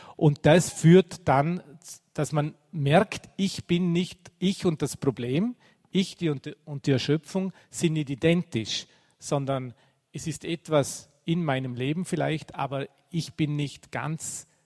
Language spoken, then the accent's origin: German; Vorarlberg, Austria; aber bei uns in Vorarlberg, in der Gegend, wo ich herkomme, da redet man eigentlich nicht über die Probleme, die man hat.